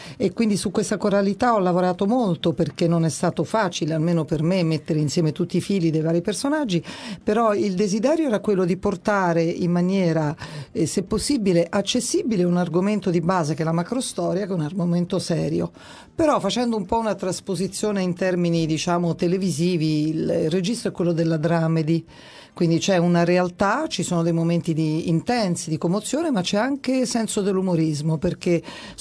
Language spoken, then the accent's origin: Italian; Apulia, Italy; born there; now in Rome, Italy; in Puglia, quindi sono terrona almeno quanto te.